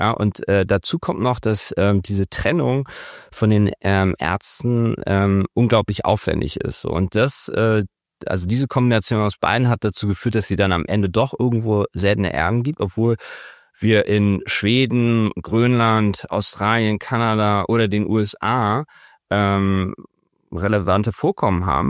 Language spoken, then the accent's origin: German; Hamburg, Germany; Also ich bin ja an der Alster groß geworden